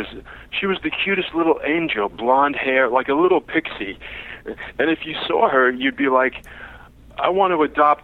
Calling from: New York, United States; No, actually, Long Island.

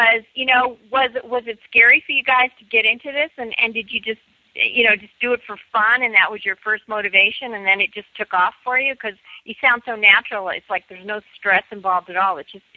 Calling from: Boulder, Colorado, United States; I'm calling from Boulder, Colorado.

